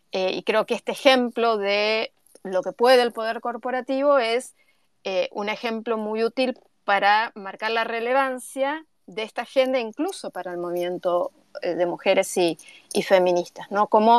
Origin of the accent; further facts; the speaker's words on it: Argentina; now in Buenos Aires, Argentina; Yo vivo en Buenos Aires, soy argentina.